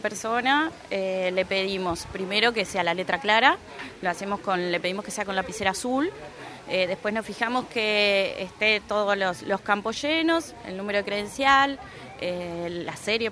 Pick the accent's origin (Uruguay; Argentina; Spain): Uruguay; Las Piedras, Canelones; porque si bien nosotros somos de Las Piedras, somos el único seccional que hay